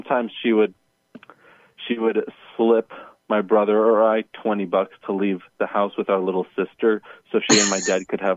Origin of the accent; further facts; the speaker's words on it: United States; born there; I was born in America, in the United States.